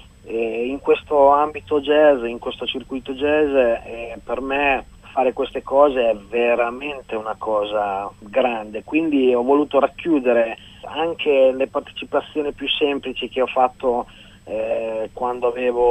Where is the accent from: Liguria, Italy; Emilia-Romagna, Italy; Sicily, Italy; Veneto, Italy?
Emilia-Romagna, Italy; Cervia; born there; accent: Romagnol; Comunque l'accento romagnolo arriva da Cervia, Milano Marittima, è una città a cui sono legato, dove sono nato